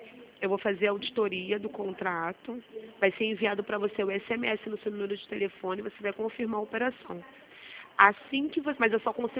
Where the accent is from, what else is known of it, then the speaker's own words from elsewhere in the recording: Rio de Janeiro, Brazil; eu sou aqui do Rio.